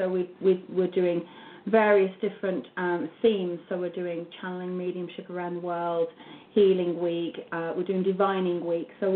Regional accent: England, United Kingdom; I am English.

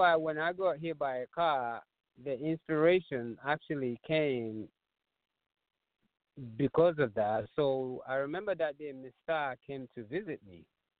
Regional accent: England, United Kingdom; born there; also born or lived in Nigeria; I was born in England and my parents are West Africans. And what actually really got me started running was when I lived in Nigeria as a little boy

